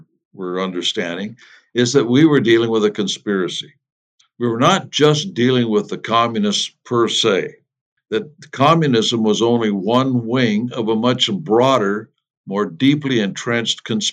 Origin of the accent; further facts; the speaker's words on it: Seattle, Washington, United States; I grew up in Seattle. There was a lot of communism in Seattle back in the day, and it's always has been.